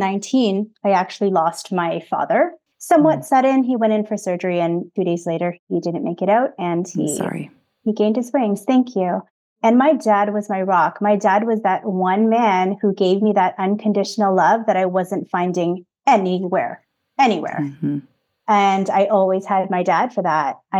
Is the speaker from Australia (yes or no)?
no; Canada; I'm a Filipino Canadian.